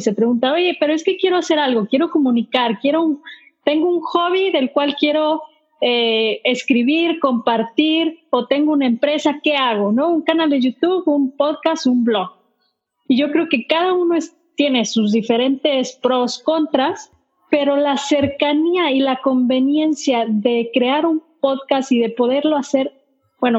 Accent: Mexico; sí somos las dos mexicanas, pero estamos en distintas ciudades

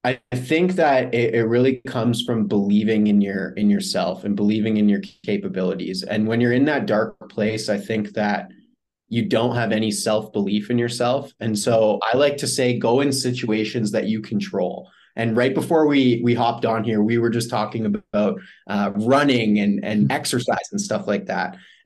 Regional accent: Canada; I'm from Canada here.

